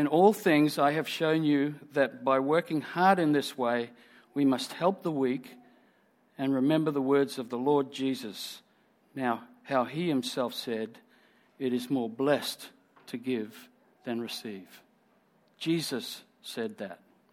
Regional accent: Sydney, New South Wales, Australia; I grew up in Sydney. I was born in Sydney. First 10 years of my life, I lived there. I was born in 1955

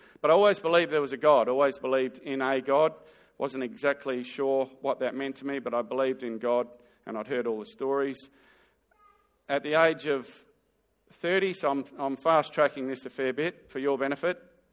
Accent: Western Australia, Australia; So I'm more Australian than most people in the room. As far as spiritual upbringing goes, had a little bit of Anglican church as a young kid and Sunday school, which and then we shifted out to the farm north of Albany.

